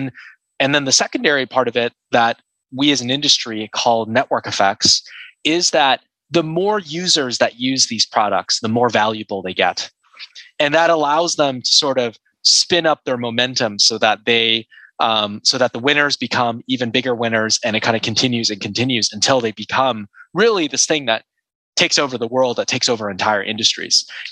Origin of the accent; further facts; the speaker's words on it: Seattle, Washington, United States; moved away as an adult; I grew up in Seattle and I moved to Silicon Valley in 2007